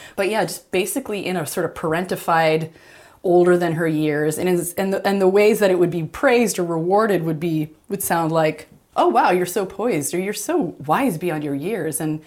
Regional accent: Canada; for me, as a Canadian, first of all, I'm a bit of an imploder

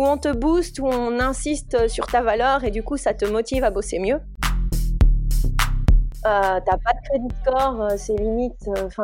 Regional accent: Nandrin, Wallonia, Belgium; Je viens de Belgique, je viens d'un patelin près de Liège qui s'appelle Nandrin, où il n'y a pas grand-chose, il y a les vaches notamment.

